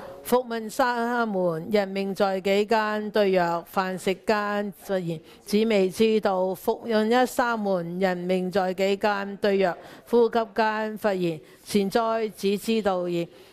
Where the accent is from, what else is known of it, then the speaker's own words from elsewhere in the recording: China; 好多人就以為我哋中國人啦，我哋生中國威水啦，實在唔係咁解。